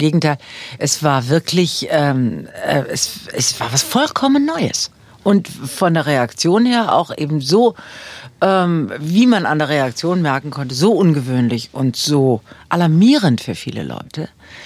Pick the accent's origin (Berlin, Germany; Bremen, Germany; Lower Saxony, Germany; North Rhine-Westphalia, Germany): Berlin, Germany; Ich bin in Berlin zur Schule gegangen und habe in Berlin Abitur gemacht